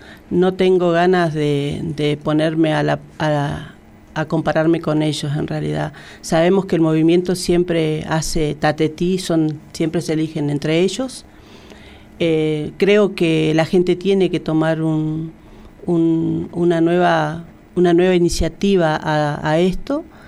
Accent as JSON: {"language": "Spanish", "town": "Zapala", "region": "Neuquén", "country": "Argentina", "tie": "born or raised there", "said": "yo soy nacida y criada en Zapala, más de 26 años militando."}